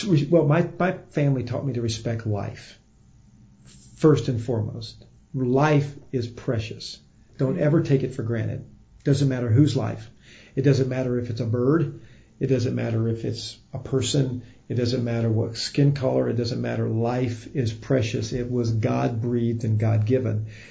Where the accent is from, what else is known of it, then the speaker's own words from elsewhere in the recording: the South, United States; I have said, look, I grew up in the South.